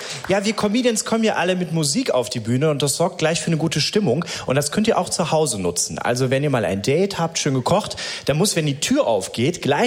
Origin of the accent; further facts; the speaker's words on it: Wattenscheid, North Rhine-Westphalia, Germany; Und ich komme ursprünglich aus Wattenscheid.